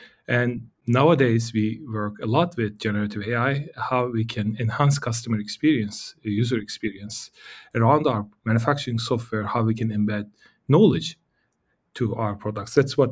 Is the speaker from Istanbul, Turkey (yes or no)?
yes; Istanbul, Turkey; also born or lived in Canada; now in Sweden; Originally, I am from Turkey and I've been around the globe a little bit. So I lived in Canada, now in Sweden. I was born in Istanbul, so I traveled a bit.